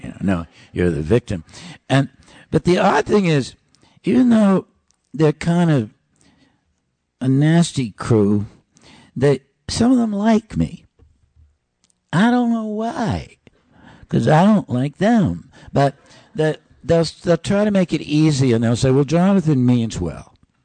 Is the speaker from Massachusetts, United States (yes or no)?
yes; Boston, Massachusetts, United States; I remember when he came to my hometown of Boston, and I was a young civil rights worker and a young teacher, young white guy.